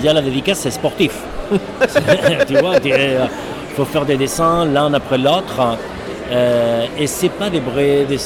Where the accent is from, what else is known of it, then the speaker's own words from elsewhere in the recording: Spain; Et moi, par contre, je suis espagnol